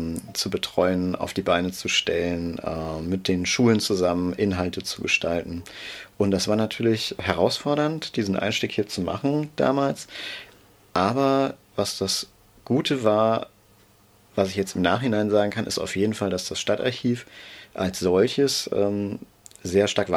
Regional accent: Siegburg, North Rhine-Westphalia, Germany; Ich bin jetzt in Lohmar, an einem interkommunalen Archivverbund Archivar. Und Lohmar ist direkt, ja, die Nachbarstadt, meine Heimatstadt Siegburg.

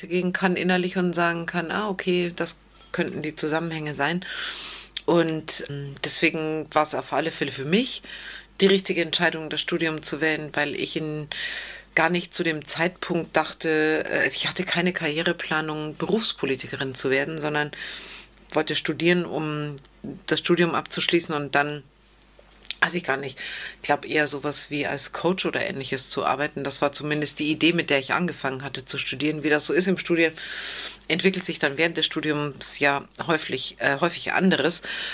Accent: Bavaria, Germany; now in North Rhine-Westphalia, Germany; Ich bin geboren und aufgewachsen in der Tat in Bayern. Sehr ländlich, perfekte Umgebung, um Kind zu sein

